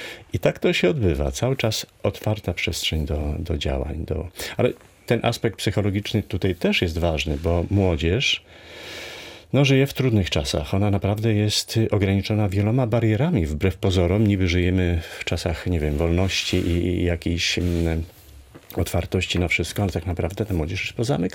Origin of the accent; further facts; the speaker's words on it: Szczecin, West Pomeranian Voivodeship, Poland; historię Szczecina również, tak? W jakimś nie są przyjezdni, są przyjezdni dawni, przybyli, ale my jesteśmy stąd i tworzymy tą naszą małą ojczyznę.